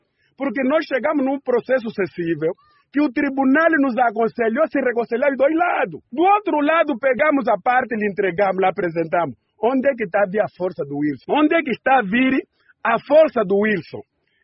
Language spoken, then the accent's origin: Portuguese; Angola; Nós todos somos angolanos.